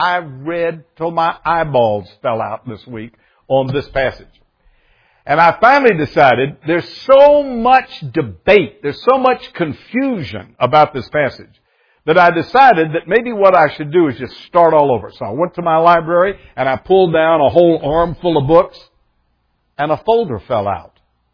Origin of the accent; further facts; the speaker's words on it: the South, United States; I grew up in the South. Got saved in a Baptist church in the South. Went to a Baptist college in the South.